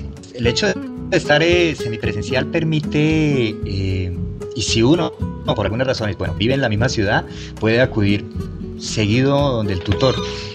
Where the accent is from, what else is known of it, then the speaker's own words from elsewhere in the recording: Colombia; moved away as an adult; now in Argentina; uno sigue siendo colombiano, toda su historia familiar y histórica en sí, en todo, es de Colombia.